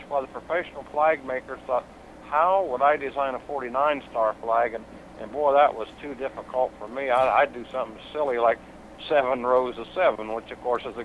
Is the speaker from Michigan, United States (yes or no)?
yes; Saginaw, Michigan, United States; born there; I was born in Saginaw, Michigan, but my father was in the service, and I was raised with my grandparents on my dad's side.